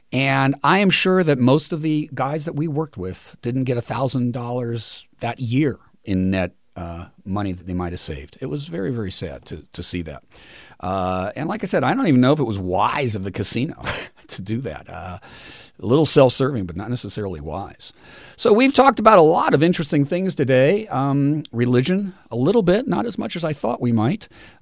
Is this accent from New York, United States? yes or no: no; Los Angeles, California, United States; I grew up in Los Angeles, and I would ride my bike from one end of the city almost literally to the other.